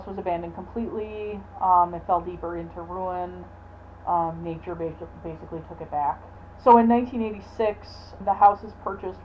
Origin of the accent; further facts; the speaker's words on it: Canada; now in United States; I'm not originally from Wisconsin, I'm from Canada